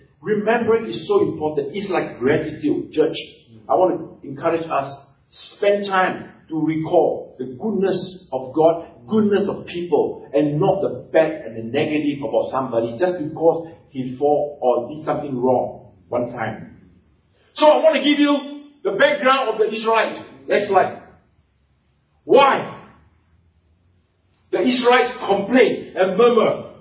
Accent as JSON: {"language": "English", "country": "Singapore", "said": "I come from Singapore, right? Again, I have Malaysian and Singapore heritage. Okay, heritage. Okay, I married a Singaporean woman, so I end up have a bit of Singapore."}